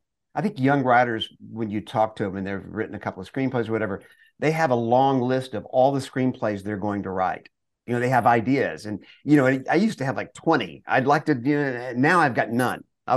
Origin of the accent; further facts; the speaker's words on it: Longview, Texas, United States; we grew up in Longview, Texas, in East Texas.